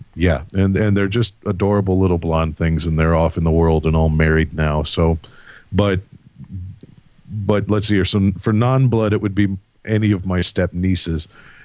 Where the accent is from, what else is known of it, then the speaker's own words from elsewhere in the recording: Indiana, United States; I'm from Southern Indiana, not Kentucky.